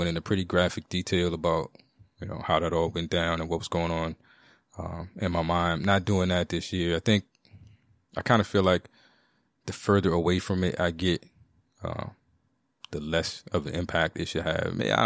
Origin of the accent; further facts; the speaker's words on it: United States; there is a lot I have benefited from, as you know, because I am an American.